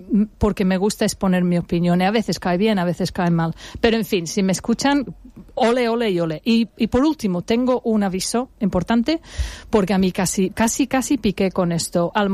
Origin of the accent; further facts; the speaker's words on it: England, United Kingdom; born there; Spanish is a second language; porque yo soy inglesa